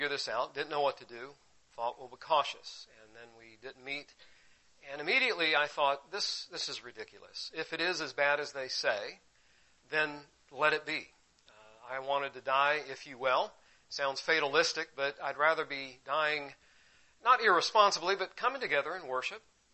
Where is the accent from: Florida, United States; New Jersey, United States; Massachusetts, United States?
Florida, United States; We're not really from there. I claim Florida as home because I've lived here almost all my life